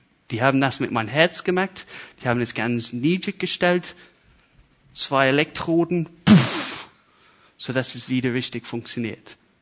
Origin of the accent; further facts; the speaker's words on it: United Kingdom; German is a second language; jetzt finde ich diesen Teil als Brite, ich bin ganz sarkastisch, weil ich Brite bin, okay?